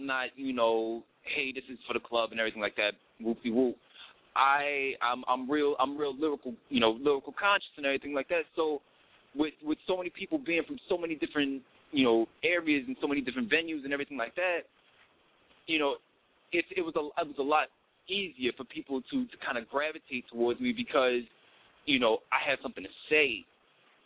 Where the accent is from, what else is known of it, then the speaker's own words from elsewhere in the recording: Queens, New York, United States; also born or lived in Atlanta / South Jersey; now in Washington, D.C. area, United States; I'm originally from New York, but I'm pretty much all up and down the East Coast. I'm originally from Queens and everything like that, but I moved down to Atlanta, stayed down there.